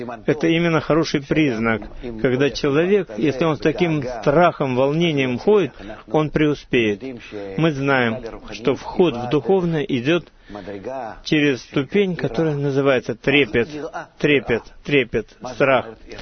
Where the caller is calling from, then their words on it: Ashdod, Southern District, Israel; из Ашдод.